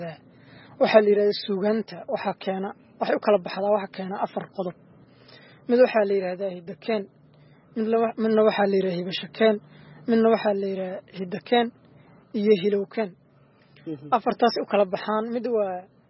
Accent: Gideys, Galmudug, Somalia; aniga waxaan ku dhashay tuulo la yiraahdo Gideys oo u dhow deegaanka ama saani raadiga degmada Cadaado halkaas aan ku soo qaatay dugsiga hoose dhexe sare

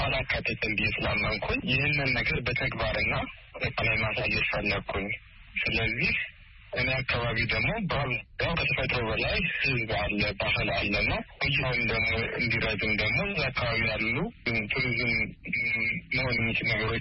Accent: Addis Ababa, Ethiopia; also born or lived in West Gojjam, Amhara; ምዕራብ ጎጃም በጋዳሞት ወረዳ ነው የተወለድኩት። ጣመ ጊዮርጊስ የሚባል ቤተክርስቲያን አለ እዛ አካባቢ። በ8 ዓመቴ ወደ አዲስ አበባ ወንድሞች አመጡኝ

